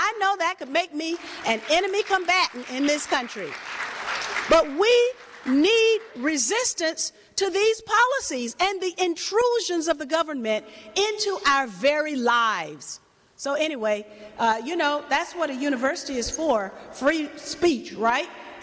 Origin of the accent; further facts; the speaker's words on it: the South, United States; well, I'm from the South, you know, it should have started in the South.